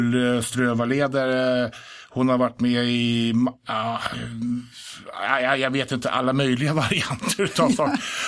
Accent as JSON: {"language": "Swedish", "town": "Stockholm", "region": "Stockholm County", "country": "Sweden", "tie": "born or raised there", "also_born_or_lived": "Järna", "said": "Jag är född inne på, jag tror Allmänna BB någonstans i stan, men då bodde vi i Stuvsta och sen flyttade vi ner till..."}